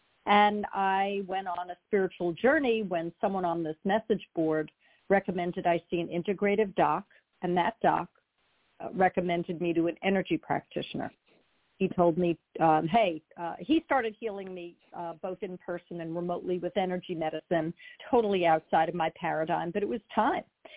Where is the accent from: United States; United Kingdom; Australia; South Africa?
United States; Long Island, New York; now in New Jersey, United States; I'm originally from Long Island. I now live in New Jersey. I was brought up as an observant, religious, reformed Jew, the most liberal of the denominations.